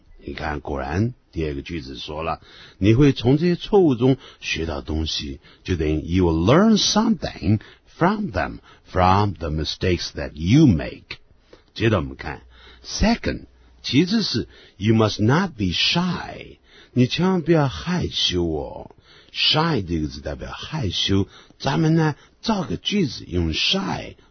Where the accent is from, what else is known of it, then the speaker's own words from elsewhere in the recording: China; 因为我们在学英文的时候，我们中国人最大的毛病就是害怕呢犯错啦